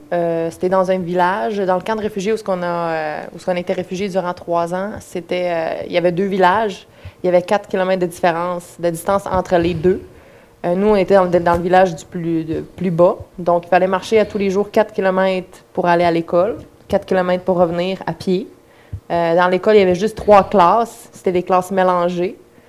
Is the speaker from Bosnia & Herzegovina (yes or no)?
yes; Bosnia & Herzegovina; moved away; also born or lived in Serbia; on a immigré de ma ville natale, du pays de Bosnie, pour immigrer jusqu'en Serbie